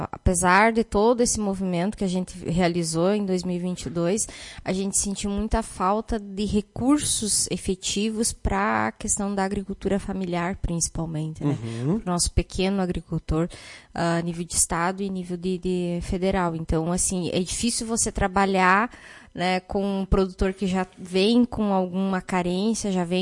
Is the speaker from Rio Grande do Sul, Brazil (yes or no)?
yes; Lagoa Vermelha, Rio Grande do Sul, Brazil; Sou de Lagoa Vermelha, então eu tenho, sim, que continuar contribuindo com o desenvolvimento do município